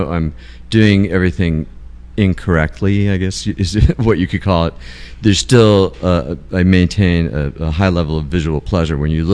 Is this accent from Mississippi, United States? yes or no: no; Tarzana, California, United States; Well, when I grew up in Los Angeles, I'm from the San Fernando Valley. I was born in Encino and raised in Tarzana.